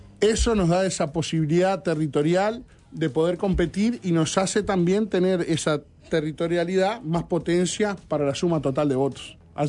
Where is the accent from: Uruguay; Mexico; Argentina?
Uruguay; 18 de Mayo, Canelones; Por ejemplo, el 18 de mayo, de donde soy, cambiamos una cantidad de cosas.